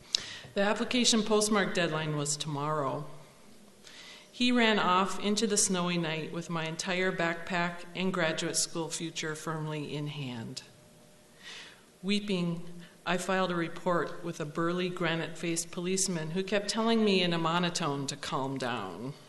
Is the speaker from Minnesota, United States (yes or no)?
yes; Duluth, Minnesota, United States; I'm from Duluth.